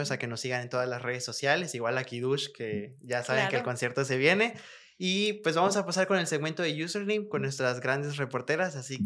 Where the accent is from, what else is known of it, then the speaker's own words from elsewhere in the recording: Chetumal, Quintana Roo, Mexico; Imagínate que yo soy de Chetumal, Quintana Roo, pues de punta a punta ando.